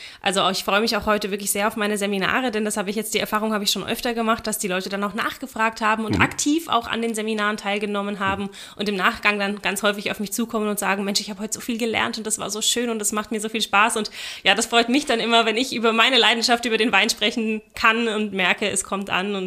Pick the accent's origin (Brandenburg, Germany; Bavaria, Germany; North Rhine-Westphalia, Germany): Bavaria, Germany; Ich bin aus Franken.